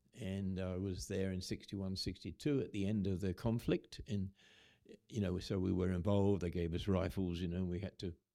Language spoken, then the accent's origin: English; England, United Kingdom; now in Australia; didn't like to live there much, and so we came to Australia. In those days, we could just walk in, being English. We didn't have to have visas or anything.